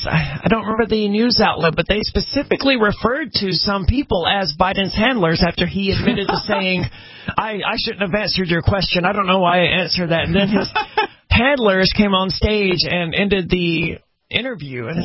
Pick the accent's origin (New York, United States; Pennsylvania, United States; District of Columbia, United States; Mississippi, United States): Mississippi, United States; because I grew up in Mississippi, where there was a bit of an anti-government thing, even in our educators.